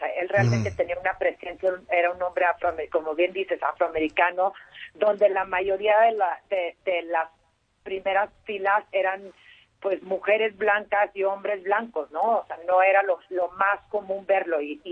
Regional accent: El Paso, Texas, United States; yo crecí en El Paso.

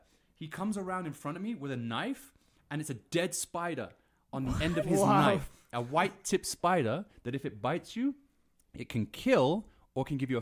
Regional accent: England, United Kingdom; I'm English, so that's my humor too.

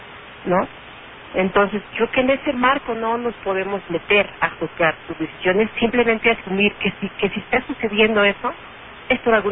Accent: Mexico; a mí como persona, como ciudadana, mexicana

